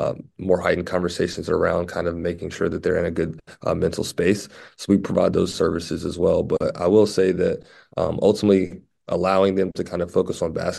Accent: Virginia, United States; whether that's saying I'm from Virginia and maybe they play Virginia Tech at some point

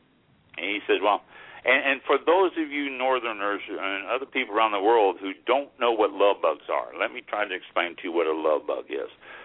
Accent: Missouri, United States; I Missouri is my home state, and which we should be covering next week, but Missouri is my home state.

